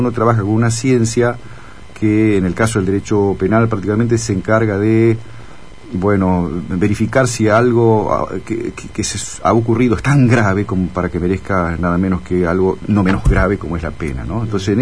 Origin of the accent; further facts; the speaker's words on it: Villaguay, Entre Ríos, Argentina; tengo muy, muy que entrañables recuerdos de mi infancia en Villaguay. Yo creo que he sido, bueno, en tu caso también, ¿no? Uh-huh. Yo he nacido allí en una ciudad muy chica, muy pueblo, aunque ha cambiado un poco últimamente